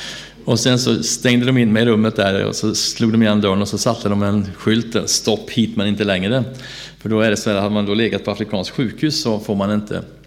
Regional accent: Sweden; Så jag var ju hemma i Sverige första advent

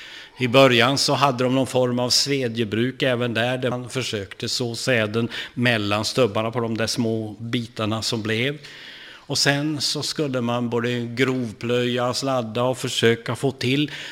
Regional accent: Vilhelmina, Västerbotten County, Sweden; born there; Jag nämnde igår att jag är född uppe i Vilhelmina.

